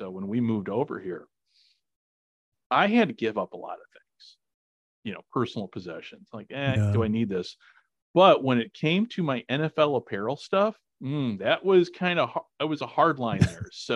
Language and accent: English; Chicago, Illinois, United States; And while I grew up in Chicago, loved the Bears